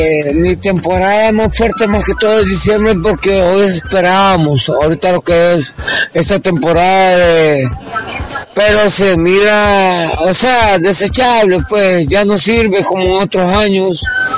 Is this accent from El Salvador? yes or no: yes; El Salvador; para todos los hermanos que somos salvadoreños